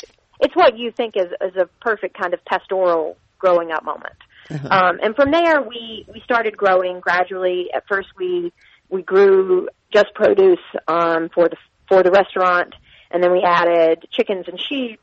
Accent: North Carolina, United States; So I'm from Eastern North Carolina. My family owned the farm supply in the area that I was from, and so I grew up. I grew up in town, not on a farm, but in a definite farming community and around farmers.

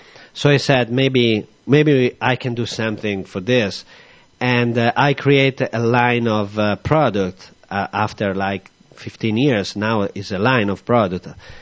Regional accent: Modena, Emilia-Romagna, Italy; I'm from Modena

